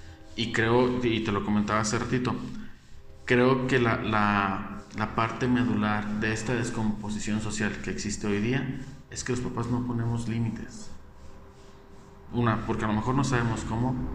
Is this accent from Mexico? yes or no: yes; Mexico; Y incluso como mexicanos tenemos un dicho, ¿no?